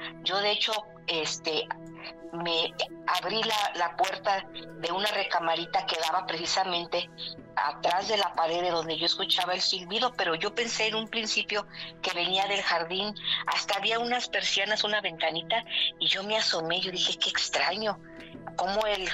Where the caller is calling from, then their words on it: Houston, Texas, United States; de Houston. Ya les he llamado en algunas ocasiones.